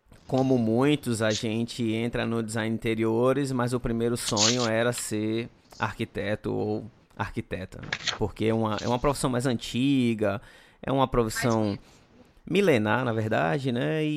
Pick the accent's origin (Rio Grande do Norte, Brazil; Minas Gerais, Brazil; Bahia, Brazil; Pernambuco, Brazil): Pernambuco, Brazil; Recife; also born or lived in Espírito Santo; now in Fortaleza, Brazil; me mudei várias vezes, saí de Recife, vim para Fortaleza, fui para o Espírito Santo, depois voltei para Fortaleza, e foi aqui onde eu me formei